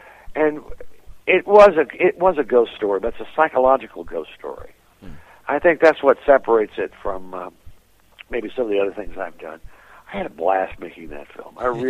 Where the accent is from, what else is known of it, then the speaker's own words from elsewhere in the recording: Bowling Green, Kentucky, United States; now in Los Angeles, United States; And that's where I spent most of my youth, and I moved from Bowling Green right to Los Angeles, and I haven't left here since.